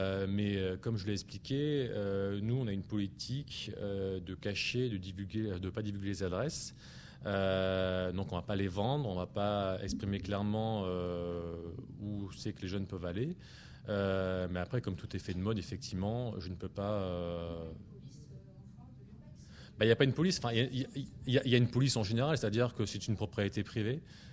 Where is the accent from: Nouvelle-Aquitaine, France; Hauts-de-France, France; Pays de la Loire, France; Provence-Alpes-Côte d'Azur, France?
Nouvelle-Aquitaine, France; Bordeaux; Ah, je suis de Bordeaux, ouais.